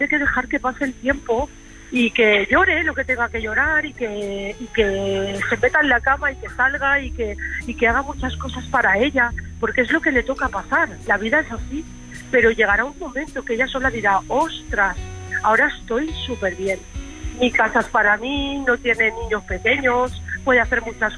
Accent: Valencia, Valencian Community, Spain; soy de Valencia.

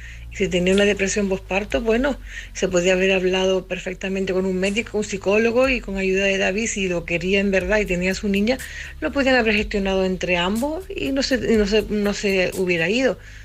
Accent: Canary Islands, Spain; now in A Coruña, Spain; la tinerfeña que vive en La Coruña.

